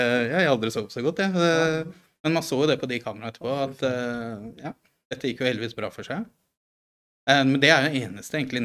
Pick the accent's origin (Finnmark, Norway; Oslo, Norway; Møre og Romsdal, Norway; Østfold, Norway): Oslo, Norway; det husker jeg når jeg vokste opp på Ellingsrud, hadde delt det med brutteren.